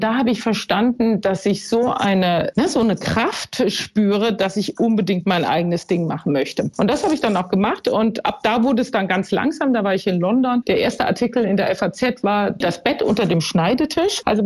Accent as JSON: {"language": "German", "town": "Mainz", "region": "Rhineland-Palatinate", "country": "Germany", "said": "ich war ja Mainzer-Mädchen, aber ich bin dann so, ja, 15 Jahre in der Welt unterwegs gewesen."}